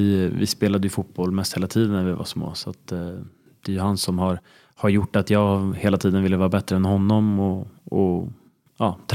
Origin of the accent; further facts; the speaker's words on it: Stockholm, Stockholm County, Sweden; Styrmansgatan är jag uppväxt på. Så att, ja, Djurgården tills jag var, ja, från när jag var 6 till 12 då.